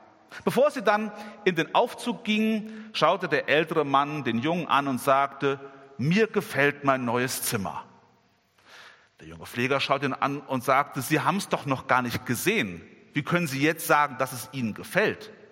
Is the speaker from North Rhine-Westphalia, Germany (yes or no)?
yes; North Rhine-Westphalia, Germany; now in Giessen, Germany; komme ich aus dem Hickengrund, bin also gar nicht so ganz weit weg von hier groß geworden, bin einige Jahre jetzt in Gießen schon Pastor